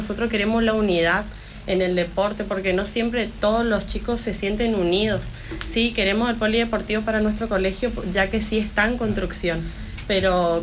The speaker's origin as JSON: {"language": "Spanish", "town": "Puerto Iguazú", "region": "Misiones", "country": "Argentina", "said": "de Puerto Iguazú Misiones, de la Escuela Normal Superior número 8."}